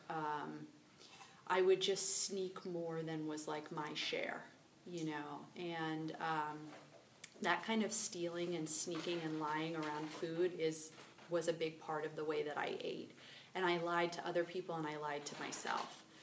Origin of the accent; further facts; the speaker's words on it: Manhattan, New York, United States; moved away as an adult; in the 70s when I was born, and I grew up in Manhattan and lived there until 7 years ago.